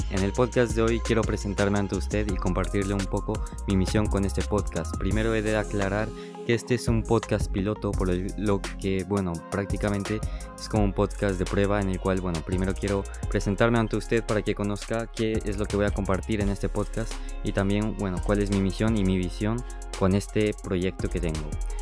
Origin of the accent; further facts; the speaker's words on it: Mexico; tengo una herencia japonesa, sin embargo, realmente venir a una nueva cultura que no conoces para nada, viniendo de México, que yo soy mexicano